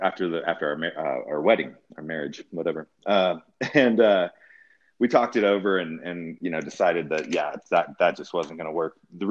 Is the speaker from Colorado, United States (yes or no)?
yes; Colorado Springs, Colorado, United States; also born or lived in Nebraska; I grew up in Colorado Springs. I was actually born in Nebraska, but my family moved to Colorado Springs before I turned one, had celebrated my first birthday there.